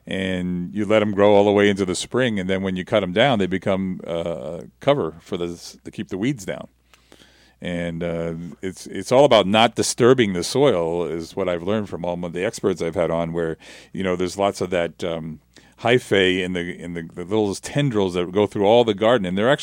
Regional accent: Ireland; I'm an Irishman.

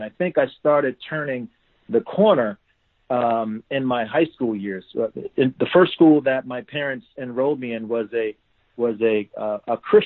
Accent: Silver Spring, Maryland, United States; I grew up in Silver Spring, Maryland. And I went to Springbrook High School

